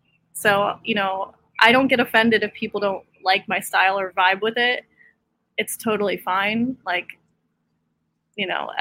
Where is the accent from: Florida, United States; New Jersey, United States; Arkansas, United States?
Florida, United States; Parkland; now in Naples, United States; I'm originally from the East Coast of Florida, Parkland, Florida.